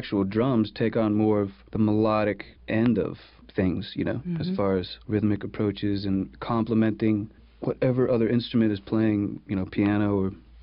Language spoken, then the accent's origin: English; Massachusetts, United States; I grew up sort of outside of Boston, and there was a lot of good drummers and drum teachers in the area.